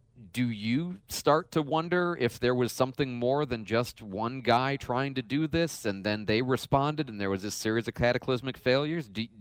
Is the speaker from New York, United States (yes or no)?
no; Wisconsin, United States; from Wisconsin.